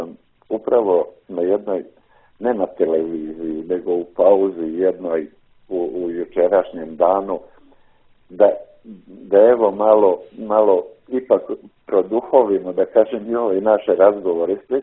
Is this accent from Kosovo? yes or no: yes; Dečani, Peja District, Kosovo; born there; Ja sam rođen u Dečane